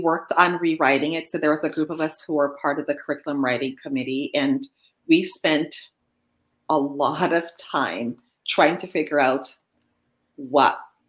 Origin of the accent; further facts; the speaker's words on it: Jamaica; For example, I'm from Jamaica. I am not a heritage language speaker.